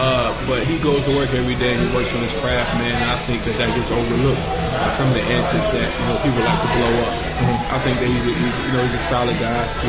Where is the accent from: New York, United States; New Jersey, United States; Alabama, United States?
New York, United States; Queens; like I said, I'm from Queens, New York. I only had one scholarship offer.